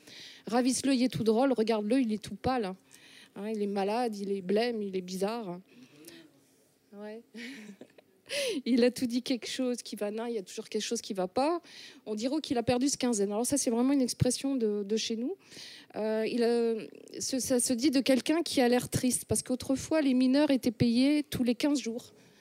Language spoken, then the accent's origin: French; Lille, Hauts-de-France, France; J'ai grandi à Lille, donc il y a certains accents que je connais.